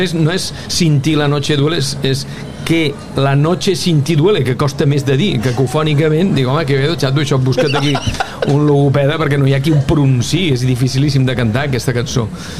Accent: Vila-seca, Catalonia, Spain; Vilaseca, que és el meu poble, i no he superat el càsting.

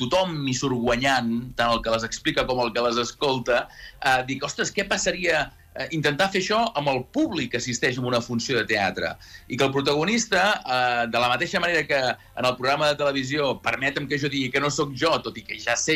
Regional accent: Verges, Catalonia, Spain; que celebraríem en el meu poble la funció número 300.

